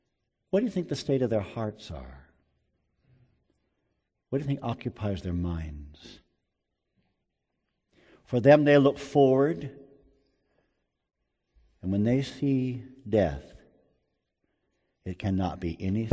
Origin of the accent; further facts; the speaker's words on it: San Diego, California, United States; I grew up in San Diego